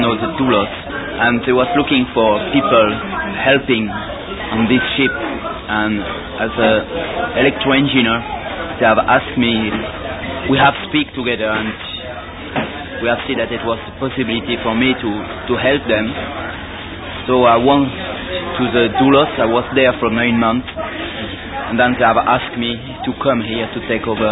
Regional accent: Switzerland; first language French; English is a second language; I come from Switzerland, French-speaking, and I'm now 10 months on the ship as the ship electrician.

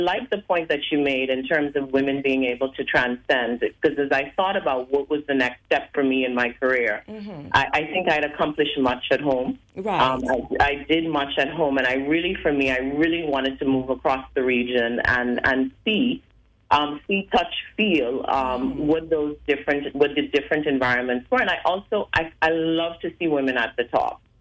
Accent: Nassau, New Providence, Bahamas; So I was born in the Bahamas. I am a Nassauian. I was born in Nassau, Bahamas

